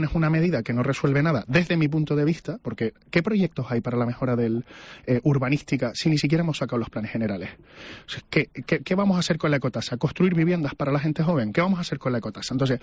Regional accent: Canary Islands, Spain; nosotros no somos Barcelona, ni somos Madrid, somos Canarias

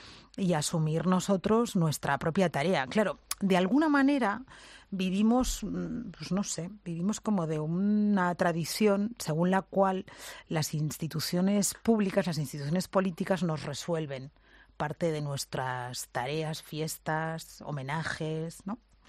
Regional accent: Catalonia, Spain; lo digo como catalana

